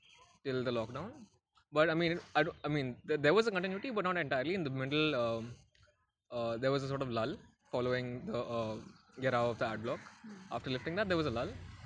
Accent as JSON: {"language": "English", "region": "Karnataka", "country": "India", "tie": "born or raised there", "said": "I'm from Karnataka. By family from Kerala, but I've stayed in Karnataka all my life."}